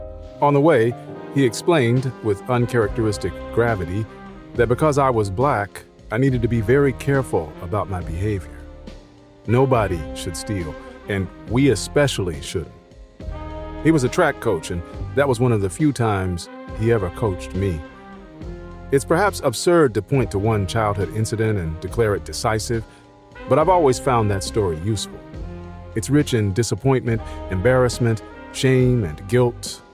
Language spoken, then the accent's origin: English; Philadelphia, Pennsylvania, United States; I was practically born with a mustache. I grew up in Philadelphia in the 1980s.